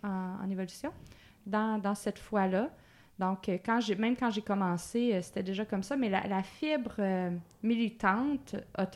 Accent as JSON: {"language": "French", "town": "Pintendre", "region": "Quebec", "country": "Canada", "said": "D'une grosse ville qui s'appelle Pintendre, qui est sur la rive sud de Québec. Okay. Donc, à côté de Lévis."}